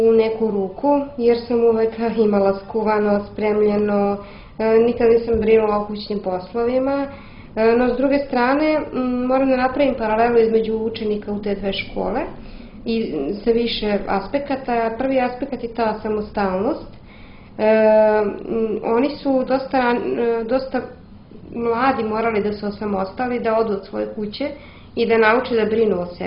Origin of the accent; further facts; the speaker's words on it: Belgrade, Serbia; ja sam iz Beograda, kao što rekoh imam 30 godina